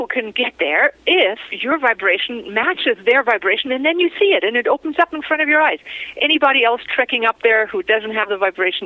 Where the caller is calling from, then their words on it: Bavaria, Germany; I live on an island north of Seattle. I'm calling you from the Alps in Bavaria right now, and I live a large part on Bali at our retreat center, Shambhala.